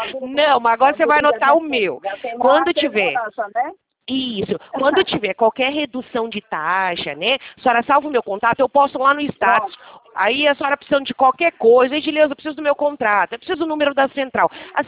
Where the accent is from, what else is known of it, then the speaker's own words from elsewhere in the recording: São Paulo, Brazil; Eu sou de São Paulo, Janeide. Eu fico aqui em São Paulo, uma cidade chamada Americana.